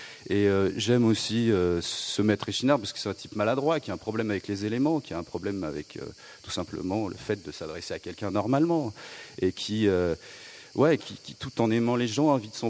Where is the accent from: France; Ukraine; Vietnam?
France; Toulon, Provence-Alpes-Côte d'Azur; peut-être que je viens de Toulon